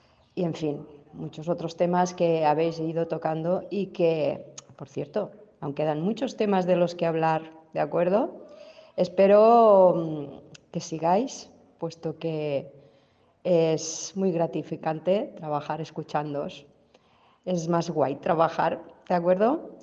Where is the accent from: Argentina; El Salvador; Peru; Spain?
Spain; Riudoms, Catalonia; soy de Riudoms.